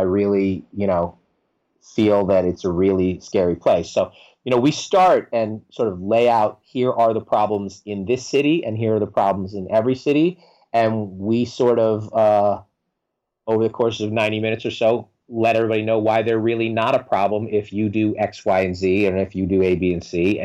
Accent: New York, United States; And I'm from New York, so I can sort of say this.

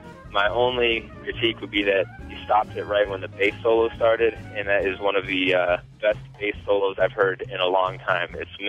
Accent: Chicago, Illinois, United States; I'm from Chicago, listening on WBEZ.

